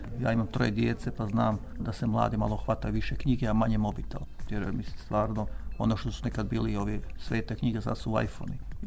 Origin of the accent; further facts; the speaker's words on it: Lika-Senj County, Croatia; dobio sam lani nagradu grada Zagreba kao Ličanin za kulturu umjetnost